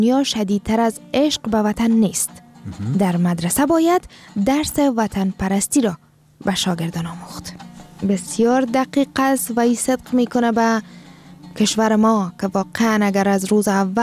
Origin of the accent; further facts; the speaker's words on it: Afghanistan; ما افغان هستیم